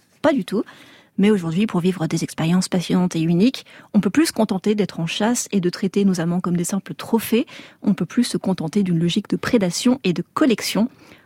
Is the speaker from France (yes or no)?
yes; France; moved away; 15 ans hors de France et ça m'est arrivé de subir ces clichés. On m'a déjà expliqué plusieurs fois qu'en tant que Française